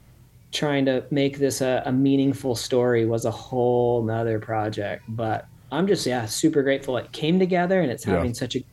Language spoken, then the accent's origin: English; Utah, United States; also born or lived in Arizona; We moved from Arizona to like Ogden area in Utah.